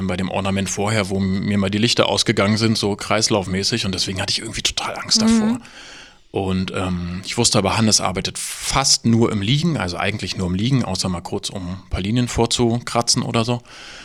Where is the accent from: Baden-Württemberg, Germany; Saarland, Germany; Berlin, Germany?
Berlin, Germany; Also ich habe in Weißensee gewohnt, aber da war die Schule.